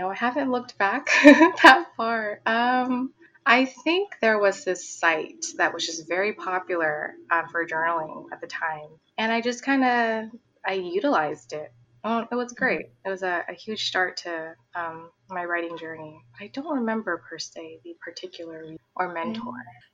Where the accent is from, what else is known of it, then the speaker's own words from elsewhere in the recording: California, United States; I'm from the Bay Area, California